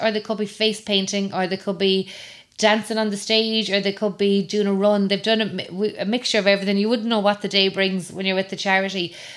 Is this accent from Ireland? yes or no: yes; Galway, Connacht, Ireland; all my years growing up in Galway and out and about and around the place